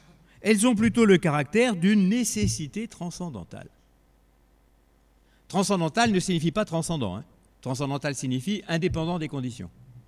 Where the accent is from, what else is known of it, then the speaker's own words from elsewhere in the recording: Lyon, Auvergne-Rhône-Alpes, France; Je suis vieux, mais je ne dirais pas « cette pièce est réservée aux vieux ». Je suis lyonnais